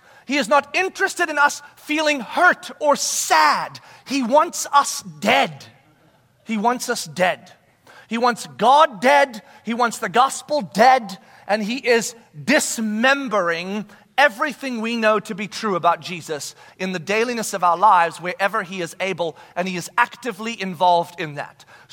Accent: South Africa; born there; moved away; Not because I was born in South Africa. Never saw a lion until after I moved here and then went back for safari, right?

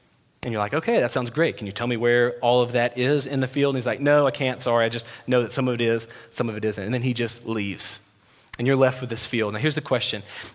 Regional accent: Louisiana, United States; I'm not a farmer, but I am from Louisiana, so I grew up around farmers.

